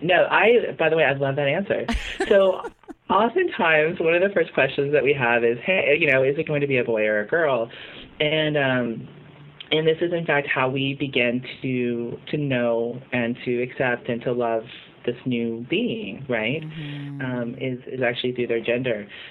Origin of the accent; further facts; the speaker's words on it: Arkansas, United States; also born or lived in Philippines; I grew up in the Philippines and the South, a military family. But I did most of my growing up actually in Arkansas. And my mom's family is from Arkansas.